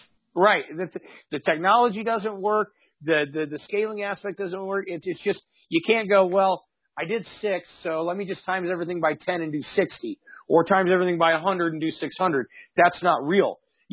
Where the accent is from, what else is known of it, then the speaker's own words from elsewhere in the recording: Midwest, United States; I grew up in the Midwest where, you know, we had big, beautiful gardens.